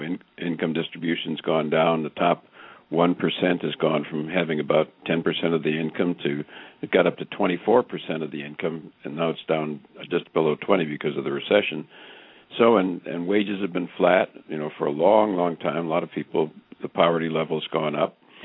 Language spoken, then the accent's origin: English; Racine, Wisconsin, United States; I'm from Wisconsin, one of the industrial cities of Wisconsin, Racine